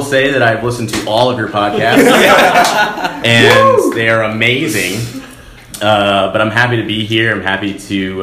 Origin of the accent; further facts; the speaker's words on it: Atlanta, Georgia, United States; I grew up in Atlanta, watched the Hawks play, watched all the teams Atlanta and beat the Hawks.